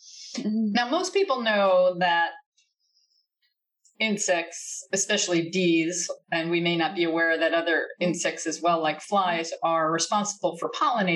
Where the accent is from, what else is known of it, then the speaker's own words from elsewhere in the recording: United States; One of the things I enjoyed was the fact that you are British and I am American, and so some of the terminology is a little different.